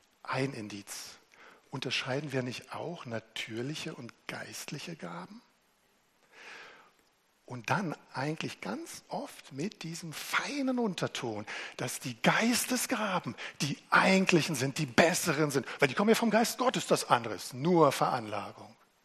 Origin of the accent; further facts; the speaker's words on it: East Germany, Germany; ich bin Ostdeutscher.